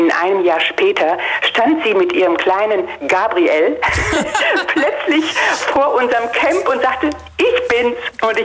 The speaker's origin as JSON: {"language": "German", "town": "Meppen", "region": "Lower Saxony", "country": "Germany", "said": "ich komme selber hier aus Meppen im Emsland"}